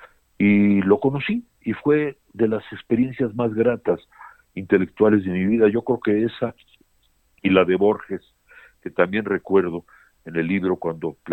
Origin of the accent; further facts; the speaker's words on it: Mexico; Yo no me considero más mexicano que un mexicano de 10 generaciones, pero tan mexicano como cualquiera.